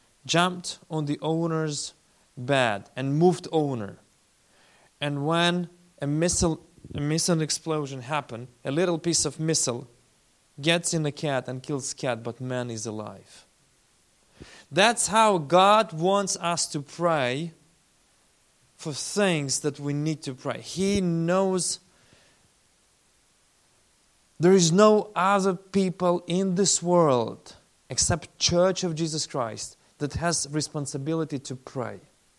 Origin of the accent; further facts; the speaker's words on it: Ukraine; I'm from Ukraine.